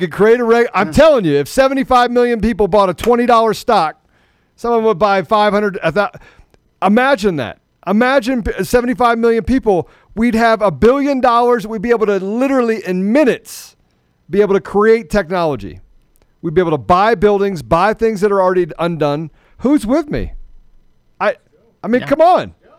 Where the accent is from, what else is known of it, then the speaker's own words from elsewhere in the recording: United States; even if we have different political views in a section, we're still American.